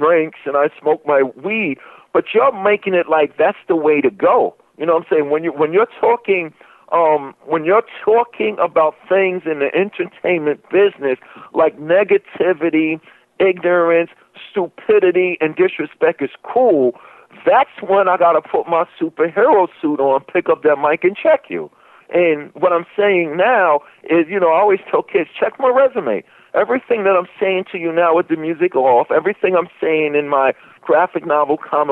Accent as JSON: {"language": "English", "town": "Queens", "region": "New York", "country": "United States", "tie": "born or raised there", "said": "while I was growing up in Hollis, Queens."}